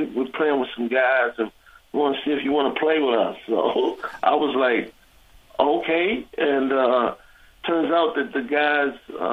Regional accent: Washington, District of Columbia, United States; and I grew up in Washington, D.C.

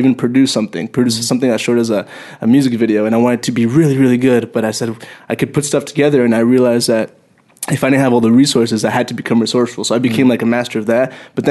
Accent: Montreal, Quebec, Canada; also born or lived in Mexico; I was born in Montreal. Then we went back to Mexico for some time for my dad's work. And then from my dad's work as well, came to Montreal. Grew up there, and I was basically speaking English with my friends and French at school, and then my house was Spanish

